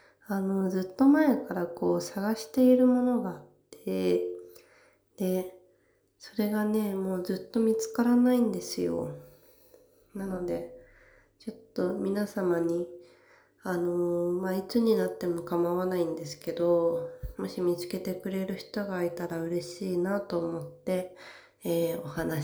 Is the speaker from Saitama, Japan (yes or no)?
yes; Saitama, Japan; 私、埼玉県出身なんですけど、その埼玉県の中でも、どちらかというと北の方、さらに言うと、東の方の出身なんですけど、で、中学校は地元の中学に行ってたんですね。